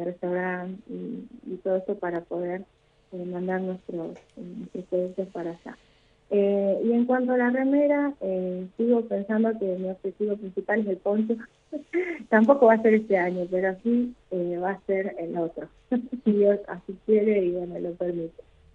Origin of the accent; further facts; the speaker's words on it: Rosario, Santa Fe, Argentina; yo soy de Rosario, soy de Santa Fe